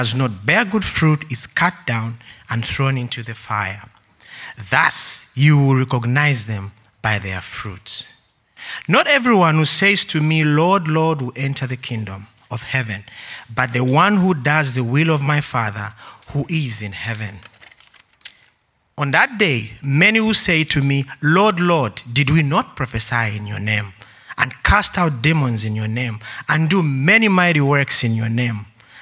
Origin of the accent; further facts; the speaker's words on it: Zambia; We come from Zambia, a country in Southern Africa. If you want to know more about it, just Google Victoria Falls, the famous Victoria Falls, then you know where I come from.